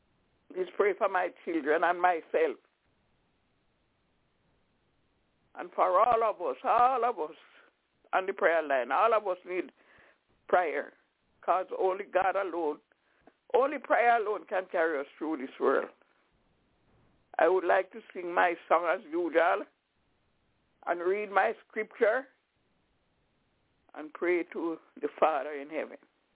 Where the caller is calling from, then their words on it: Albany, New York, United States; I'm calling from Albany in New York.